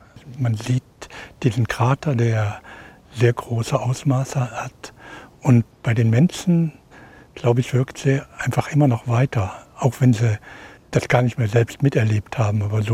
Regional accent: Prüm, Rhineland-Palatinate, Germany; Ich stamme aus Prüm. Meine Mutter hatte hier in Prüm eine Gastwirtschaft.

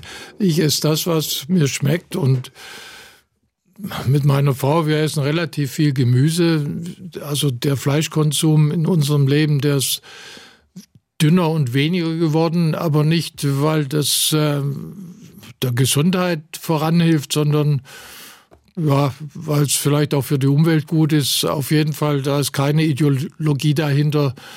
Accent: Greiz, Thuringia, Germany; born there; Ja, ich habe ein paar alte Bekannte in meine Geburtsstadt Greiz mitgenommen.

